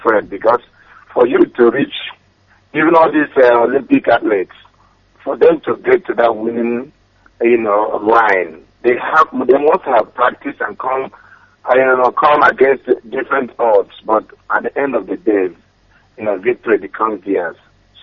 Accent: Amuriamanze, Imo, Nigeria; now in Atlanta, United States; I am originally from Amuriamanze in the Isu local government area of Imo State, Biafra land.

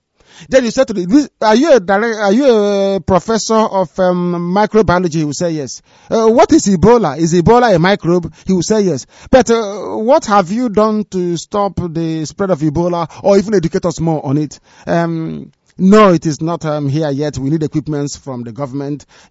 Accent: Nigeria; I'm from Nigeria. And my flag is green, white, green. I'm from Nigeria.

